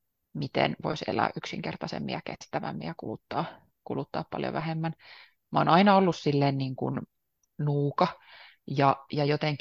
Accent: Helsinki, Uusimaa, Finland; Mä oon helsinkiläinen, pikkusen vajaa 30-vuotias vastuullisuusvaikuttaja.

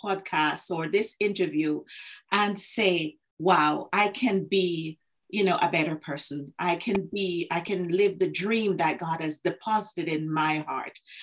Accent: Jamaica; moved away as an adult; now in North America; I am Jamaican. I was born in Jamaica, spent my first 35 years in Jamaica, and have lived in North America and traveled extensively over the last number of years.

